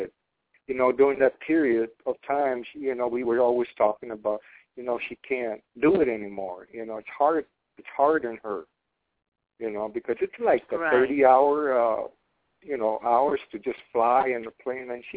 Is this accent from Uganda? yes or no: no; Guam; You know, I'm a Chamorro. I'm originally from Guam.